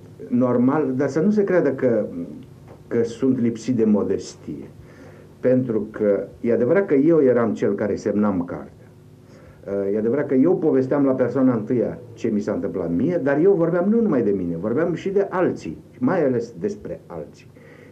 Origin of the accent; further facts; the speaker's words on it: Bessarabia, Moldova; now in Transylvania, Romania; Fiindcă eu, ca basarabean, refugiat din Basarabia, în Ardeal, în 1944, am trăit un exil, un exil în proprie țară.